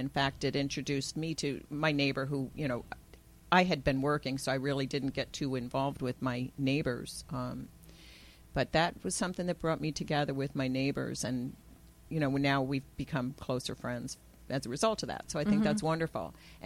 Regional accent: Pleasant Valley, New York, United States; Taconic, I grew up in Pleasant Valley, which was, very small. When I grew up there, it was a very small town, and Taconic has that same feel.

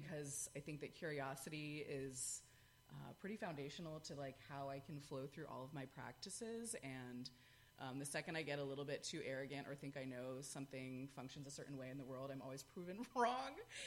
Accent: Sandwich, Massachusetts, United States; Part of my childhood was spent growing up in Sandwich, Massachusetts, which is a coastal town on Cape Cod

